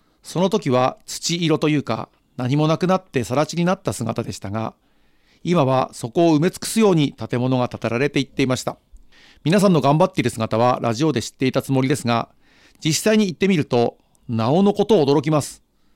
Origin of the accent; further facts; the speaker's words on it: Ayukawa, Miyagi, Japan; 私は女川町と同じ牡鹿半島の鮎川で生まれ育ちました、お隣ですね